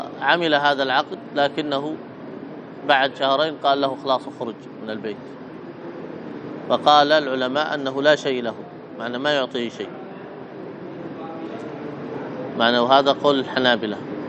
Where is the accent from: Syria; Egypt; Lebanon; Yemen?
Yemen; بعض الأماكن التي مثلا عندنا في اليمن هنا